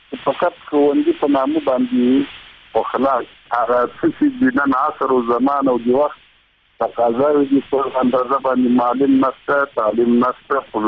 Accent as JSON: {"language": "Pashto", "region": "Ghazni", "country": "Afghanistan", "said": "زه د غزنی بچی یم او په غزنی کې بلد یم"}